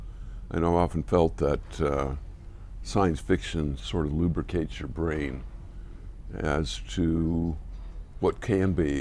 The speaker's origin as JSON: {"language": "English", "town": "Clearfield", "region": "Utah", "country": "United States", "tie": "born or raised there", "said": "I grew up mostly in the town of Clearfield, which was had a couple of interesting characteristics. It was adjacent to Hill Air Force Base."}